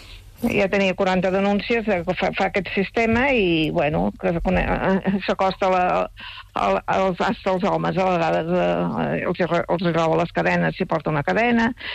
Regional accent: Canovelles, Catalonia, Spain; que jo sóc de Canovelles i venia del mercat de Granollers

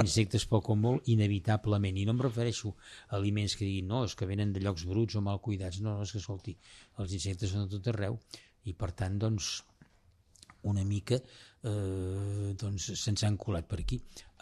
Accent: Badalona, Catalonia, Spain; jo sóc de Badalona

